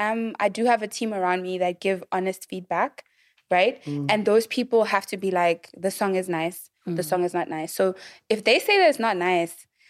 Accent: South Africa; I'm a South African person, black person.

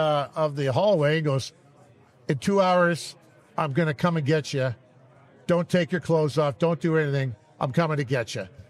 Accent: Newmarket, Ontario, Canada; When I came off to see my parents, there had to be like about 100 people from Newmarket there, and so that was pretty special.

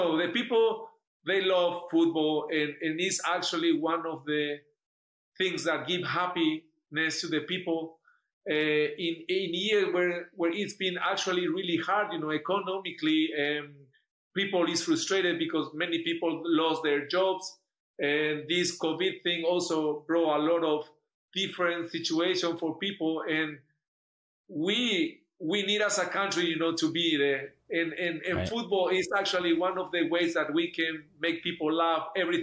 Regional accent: Paraguay; English is a second language; I used to say, I am from Paraguay. From where? Because they used to think that I said from far away. So I said, I'm from Paraguay.

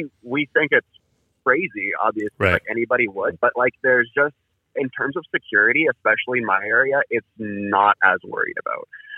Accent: Toronto, Ontario, Canada; Yeah, I'm from Toronto.

